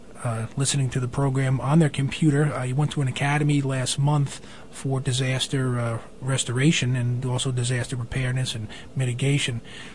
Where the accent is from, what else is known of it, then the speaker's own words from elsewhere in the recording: New Jersey, United States; You know, I grew up here in the Bergen County area, and snow was deeper.